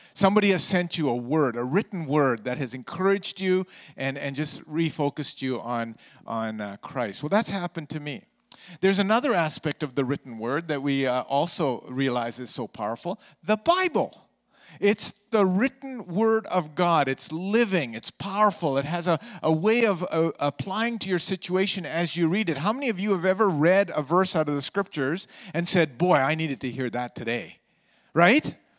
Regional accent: London, United Kingdom; also born or lived in Karachi, Pakistan; now in Canada; And I grew up in London and I was born in Karachi, Pakistan. So when we came to Canada

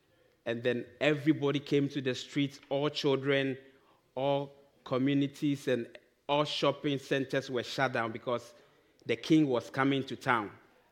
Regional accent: Ghana; So I'm from Ghana, West Africa

